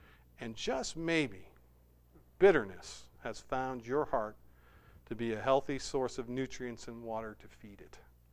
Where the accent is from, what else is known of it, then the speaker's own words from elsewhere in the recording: Manchester, North West England, United Kingdom; Many of you know that I grew up in Manchester.